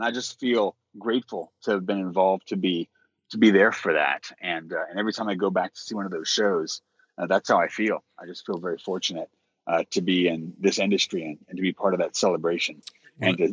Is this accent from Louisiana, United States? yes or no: yes; Louisiana, United States; I'm actually Cajun through and through. I love the food. And I do love the music.